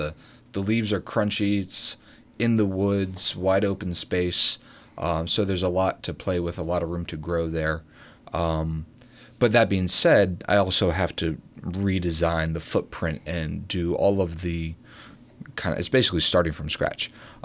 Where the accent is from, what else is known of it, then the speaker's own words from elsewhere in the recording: Columbia, Maryland, United States; So, I was raised in Columbia. Actually, I'm a HCC alum.